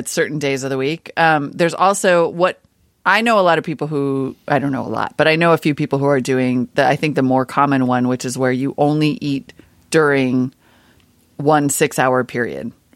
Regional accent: Montana, United States; You can tell now that I grew up in Montana because I'm down the SUV rabbit hole.

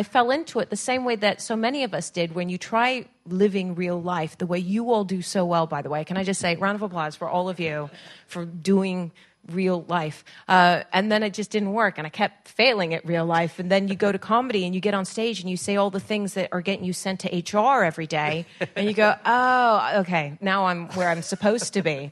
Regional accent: United Kingdom; I'm British. I was born here, and my parents thought we would stay here, and then we didn't stay here, and then we came back, and then we were British again

